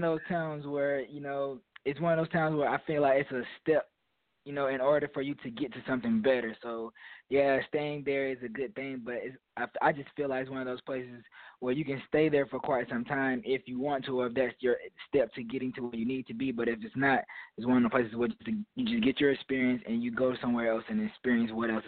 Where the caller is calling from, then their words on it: San Antonio, Texas, United States; Texas. I'm in Texas right now.